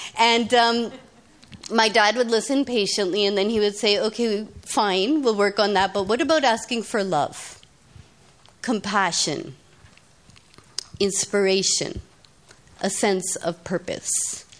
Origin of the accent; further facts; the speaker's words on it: India; And despite growing up in India, my family was very much a Western-focused family, not religious